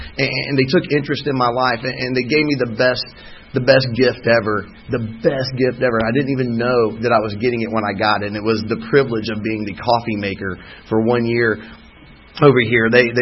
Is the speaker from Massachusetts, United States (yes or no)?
no; Texas, United States; born there; moved away; I was born in Texas, and I'm a recovering Texan.